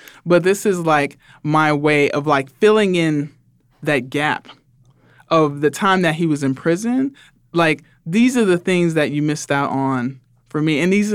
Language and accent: English; United States; given that I grew up in the United States is my context